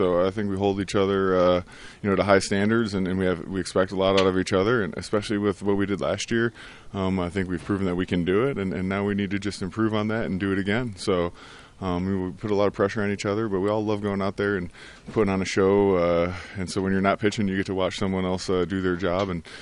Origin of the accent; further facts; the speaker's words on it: Chicago, Illinois, United States; just because the point of view that you have as a fan growing up in Chicago about the Cubs.